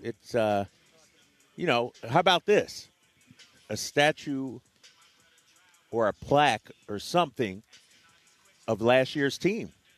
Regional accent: Philadelphia, Pennsylvania, United States; growing up in Philly, like that was iconic for me back then.

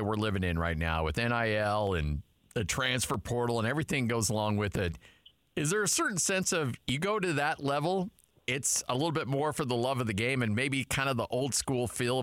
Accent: Idaho, United States; born or raised there

